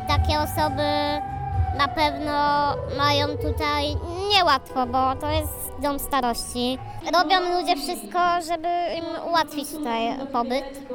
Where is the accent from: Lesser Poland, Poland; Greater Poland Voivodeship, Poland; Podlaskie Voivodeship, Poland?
Greater Poland Voivodeship, Poland; Słupca; Ze Słupcy. I tam się zaczęła moja właśnie kariera.